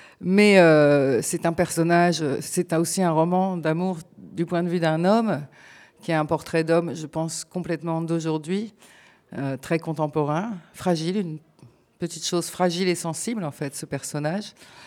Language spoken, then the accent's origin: French; Vauvert, Occitanie, France; je viens de Vauvert, où la maison d'édition Au Diable Vauvert est installée.